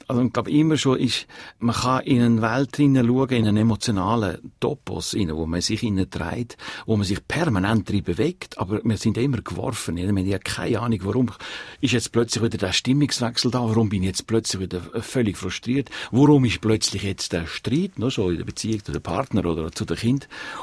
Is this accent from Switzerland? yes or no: yes; Erstfeld, Uri, Switzerland; aus der Urländlichkeit raus, wo ich aufgewachsen bin, in den Bergen an der Gotthardstrecke in Erstfeld